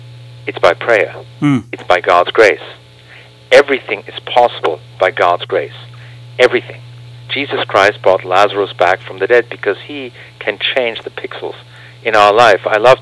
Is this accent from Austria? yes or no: yes; Vienna, Austria; Well, I was born and raised in Austria, in Vienna